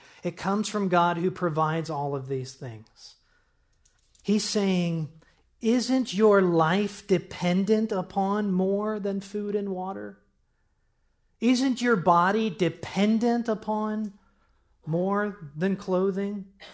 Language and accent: English; Midwest, United States; I'm from the Midwest. We have blue jays out there